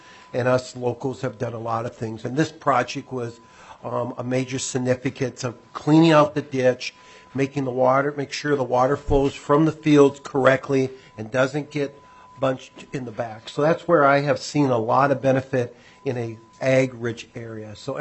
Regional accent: Browns Valley, Minnesota, United States; I'm from Browns Valley, Minnesota. So if you look on the western part of Minnesota, there is literally a hump bump tip elbow nose.

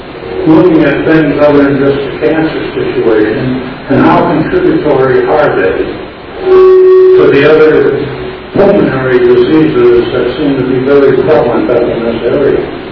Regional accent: Minnesota, United States; I'm from Hidden, Minnesota.

